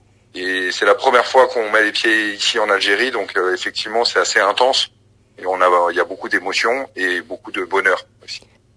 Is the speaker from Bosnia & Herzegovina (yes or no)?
no; Paris, Île-de-France, France; J'ai grandi à Ménilmontant, donc c'est un quartier où il y a beaucoup d'Algériens, notamment des Kabyles, mais pas que, il y a beaucoup d'Algériens en général.